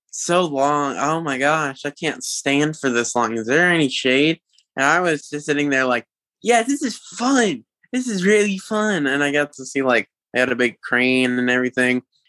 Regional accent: Huntsville, Alabama, United States; So I grew up in Huntsville, Alabama, right? And my mom and dad both worked for the military.

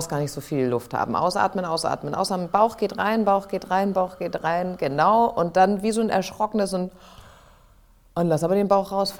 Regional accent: Hesse, Germany; In Südhessen.

